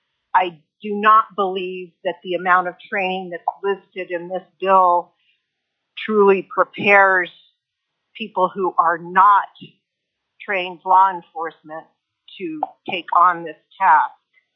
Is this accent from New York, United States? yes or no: no; North Pole, Alaska, United States; I'm from North Pole. I'm a mother and a grandmother, and I'm a 36-plus year resident of Alaska.